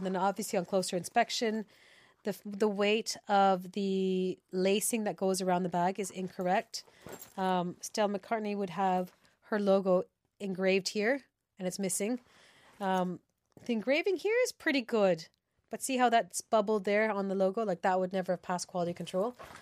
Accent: Vancouver, British Columbia, Canada; now in Dublin, Ireland; I'm originally from Vancouver, BC, Canada.

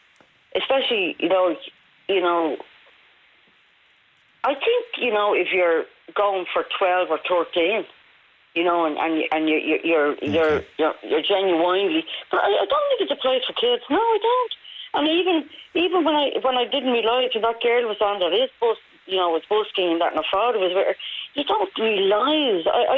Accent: Dublin, Leinster, Ireland; I don't live in Dublin, Joe. I'm from Dublin

